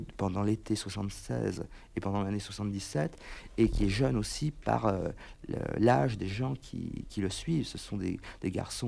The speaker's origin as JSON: {"language": "French", "town": "Paris", "region": "Île-de-France", "country": "France", "tie": "born or raised there", "said": "moi, je suis né à Paris, j'ai toujours vécu dans une ville."}